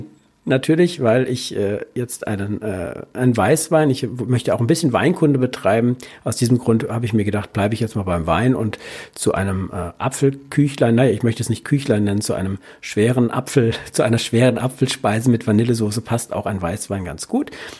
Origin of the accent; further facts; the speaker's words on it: Rüsselsheim, Hesse, Germany; ich bin ja in Südhessen aufgewachsen, in Rüsselsheim. Und das ist dann schon wieder Richtung Frankfurt ein bisschen.